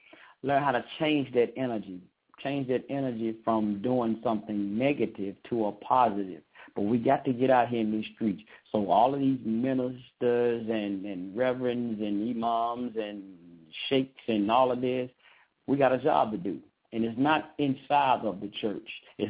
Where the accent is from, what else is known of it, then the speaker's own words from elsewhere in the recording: the South, United States; Y'all, I'm from the South. I'm getting kind of country with it.